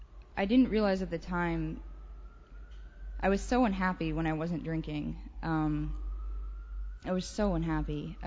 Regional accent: San Francisco, California, United States; I grew up in San Francisco.

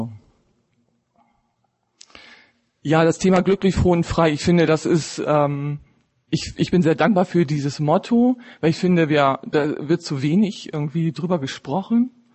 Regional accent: Bremen, Germany; bin Alkoholikerin. Hi, ich komme aus Bremen

